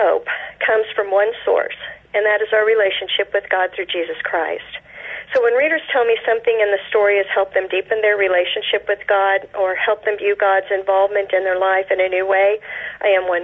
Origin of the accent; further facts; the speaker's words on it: Kansas, United States; I've lived in Kansas all but 1 year of my life, and so I just find it great fun sharing my home state with readers.